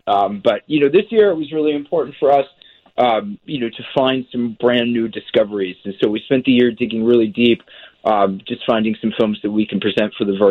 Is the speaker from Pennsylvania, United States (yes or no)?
yes; Philadelphia, Pennsylvania, United States; I grew up in Philadelphia. My dad was the marketing director for a movie chain here called West Coast Video.